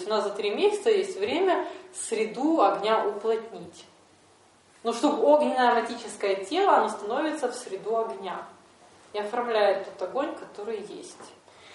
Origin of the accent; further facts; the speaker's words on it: Odesa, Odesa Oblast, Ukraine; Как мне говорят, а вы откуда? Я говорю, с Одессы.